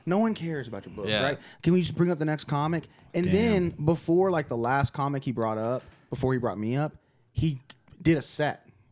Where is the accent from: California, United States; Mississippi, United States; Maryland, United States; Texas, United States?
Texas, United States; Dallas; So I'm from Dallas. So after I graduated from OU, I moved back home